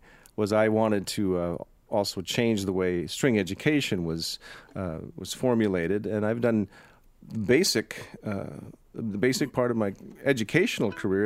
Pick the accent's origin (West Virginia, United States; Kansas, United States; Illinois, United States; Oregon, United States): Illinois, United States; Rockford; I was a third grader in Rockford, Illinois, my hometown